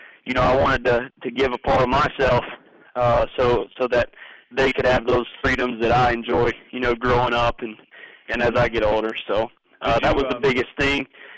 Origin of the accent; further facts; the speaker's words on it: Piedmont, South Carolina, United States; Originally, I'm from Piedmont, South Carolina. It's just below Greenville, South Carolina.